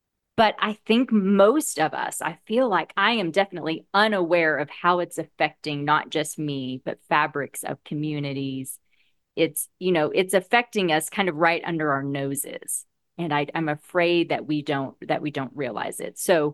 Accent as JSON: {"language": "English", "region": "Oklahoma", "country": "United States", "tie": "born or raised there", "lives_now": "Texas, United States", "said": "And I think it's because I'm in Texas. There, I grew up in Oklahoma. So very Bible Belt."}